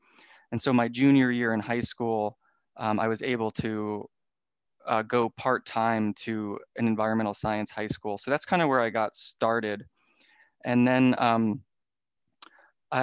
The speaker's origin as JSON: {"language": "English", "region": "New Jersey", "country": "United States", "tie": "born or raised there", "said": "I think from the time I was a young kid growing up in New Jersey, I was fortunate enough to have a family who was interested in getting us kids outside"}